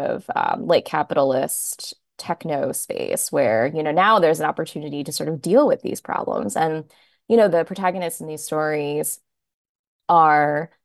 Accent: New Jersey, United States; also born or lived in New York City; I'm from New Jersey myself. I was actually born in New York City originally, and then my parents moved us to the suburbs of New Jersey when I was really young.

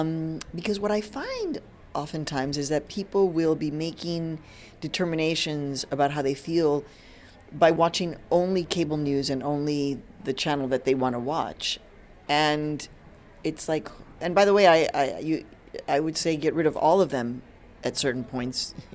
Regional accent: Chicago, Illinois, United States; also born or lived in Mexico; And so I was raised in Chicago. All of us were born in Mexico.

